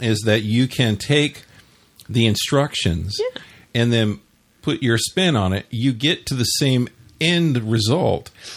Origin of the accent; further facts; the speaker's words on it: San Bernardino, California, United States; So again, like I say, I'm from San Bernardino.